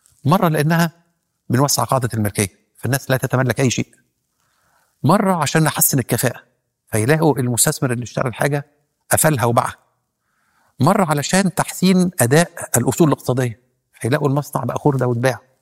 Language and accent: Arabic; Egypt; إحنا عندنا في مصر قضاء تاريخيا متميز جدا